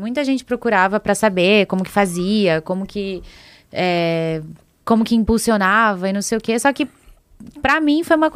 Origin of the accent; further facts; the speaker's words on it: Curitiba, Paraná, Brazil; que eu morava em Curitiba na época, sou de Curitiba, né?